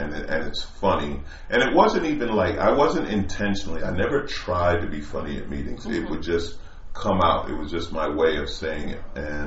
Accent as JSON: {"language": "English", "region": "New York", "country": "United States", "said": "I was from New York."}